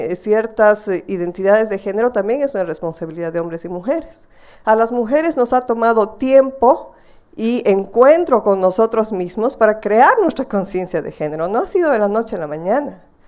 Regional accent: Bolivia; vengo de Bolivia, feminista, con una larga trayectoria del movimiento feminista en mi país.

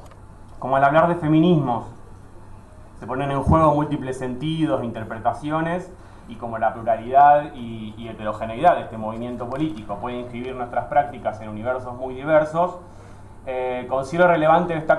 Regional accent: Rosario, Santa Fe, Argentina; vengo de Argentina, de Rosario.

